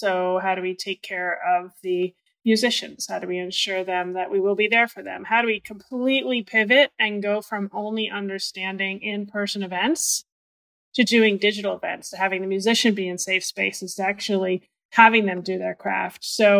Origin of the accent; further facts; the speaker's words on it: Northeast, United States; I'm from the Northeast. I have to say, I like a good cup of coffee.